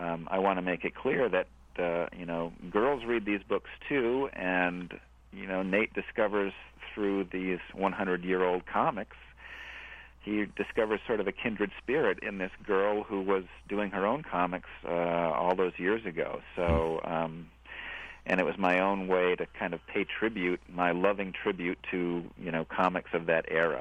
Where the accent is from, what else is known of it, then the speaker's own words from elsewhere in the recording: New Hampshire, United States; I grew up in New Hampshire. We had a pond behind our house